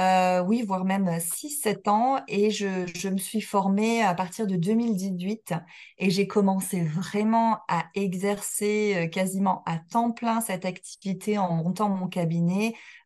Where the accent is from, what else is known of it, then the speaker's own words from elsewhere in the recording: Montpellier, Occitanie, France; je suis française, montpelliéraine